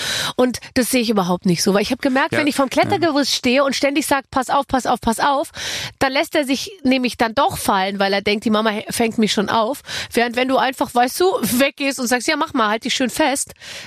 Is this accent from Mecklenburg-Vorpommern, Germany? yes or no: no; Gröbenzell, Bavaria, Germany; In so einem Vorort von München, in Gröbenzell.